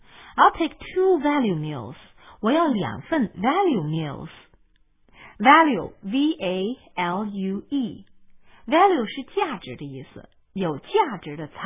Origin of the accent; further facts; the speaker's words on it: China; 我们中国人在吃饭的时候呢，饭后的甜点呢好像会很少